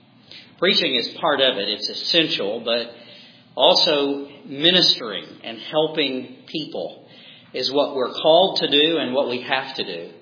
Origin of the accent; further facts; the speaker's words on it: Mississippi, United States; So I went to the University of Mississippi in my home state, Ole Miss, and I got a degree in psychology.